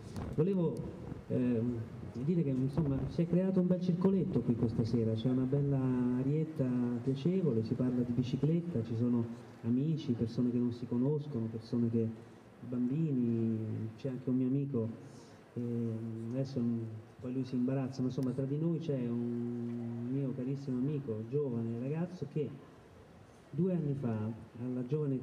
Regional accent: Apennines, Italy; La mia terra è l'Appennino.

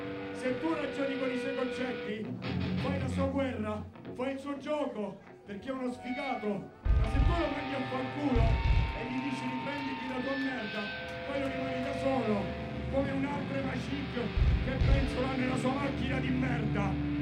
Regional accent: Pescara, Abruzzo, Italy; però noi veniamo da Pescara, raga.

